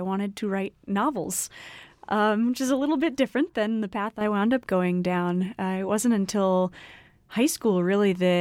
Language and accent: English; Williamsburg, Virginia, United States; also born or lived in Chapel Hill, United States; I'm from Williamsburg, Virginia, and am now at Penn State by way of the University of North Carolina in Chapel Hill.